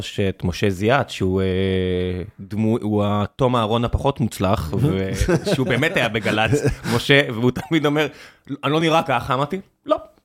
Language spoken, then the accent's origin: Hebrew; Beersheba, Southern District, Israel; כשאני גדלתי בבאר שבע, לא היה אף אחד בשכבה.